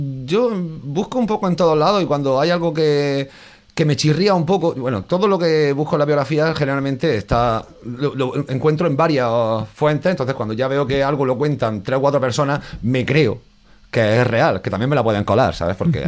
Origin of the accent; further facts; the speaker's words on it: Andalusia, Spain; accent: Andalusian; yo, aunque tengo el acento un poquito más neutralizado, sigo haciendo mis chascarrillos andaluces y lo tengo, yo me siento muy orgulloso de mi tierra.